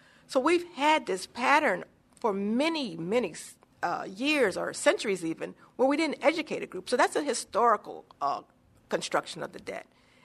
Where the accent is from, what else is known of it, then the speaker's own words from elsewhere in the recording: Philadelphia, Pennsylvania, United States; I grew up in Philadelphia. If you wanted to go anywhere in the city, you took public transportation because it was safe, it was reliable, and it was dependable.